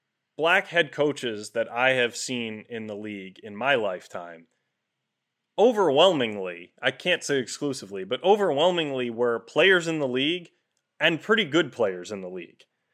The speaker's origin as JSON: {"language": "English", "region": "Northeast", "country": "United States", "said": "Maybe it's because I'm from Northeast."}